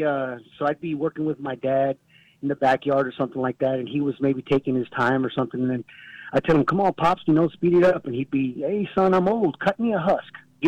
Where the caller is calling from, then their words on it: Texas, United States; I am calling from the big state of Texas.